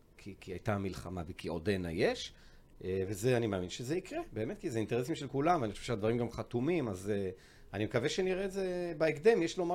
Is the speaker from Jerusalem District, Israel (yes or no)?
yes; Jerusalem, Jerusalem District, Israel; גם אני ירושלמי במקור